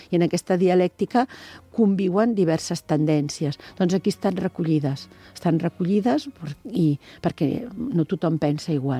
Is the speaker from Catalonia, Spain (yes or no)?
yes; Catalonia, Spain; jo sóc catalana